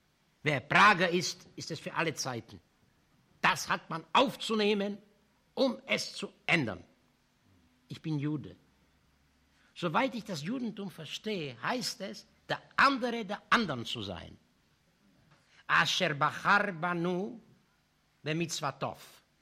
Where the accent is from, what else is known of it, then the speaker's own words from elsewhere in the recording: Brazil; Was ich als Brasilianer Ihnen zu bieten habe